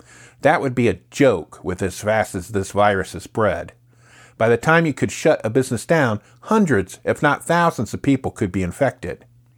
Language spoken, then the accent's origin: English; Ohio, United States; this is Secular Left. My home state of Ohio is deliberately heading quickly to reducing the various public health orders